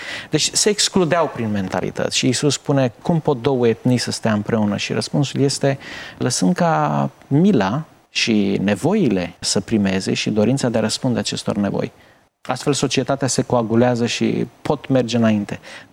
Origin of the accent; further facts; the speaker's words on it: Romania; Noi ca români stăm încă bine. Dar deja și printre noi încep să apară alte culori, etc.